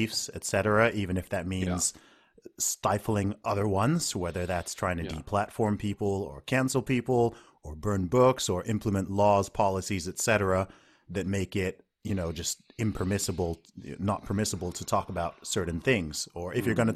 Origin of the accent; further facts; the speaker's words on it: Saudi Arabia; so when I grew up in Saudi Arabia